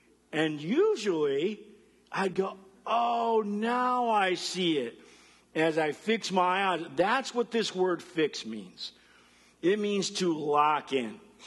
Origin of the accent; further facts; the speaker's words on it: Rockford, Illinois, United States; moved away; we were born and raised in Rockford. And so, yeah, I'm a Bears fan living in Wisconsin, so I have endured persecution. But I left Rockford in 1989.